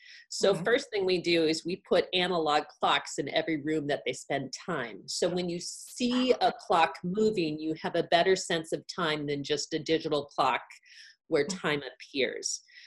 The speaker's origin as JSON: {"language": "English", "town": "Seattle", "region": "Washington", "country": "United States", "said": "For me, I'm from Seattle, so we love our coffee."}